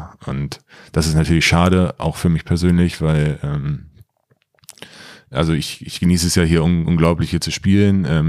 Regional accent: Loccum, Lower Saxony, Germany; ich komme aus Loccum, gut, das ist Niedersachsen

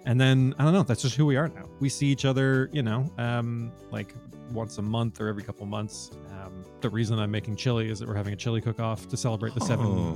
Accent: Ontario, Canada; we're from Ontario, which is a province in Canada that has good government support for video games, which is great.

